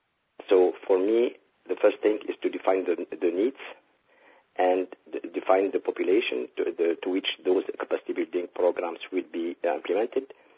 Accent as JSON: {"language": "English", "country": "Tunisia", "second_language": "English", "said": "I am from Tunisia."}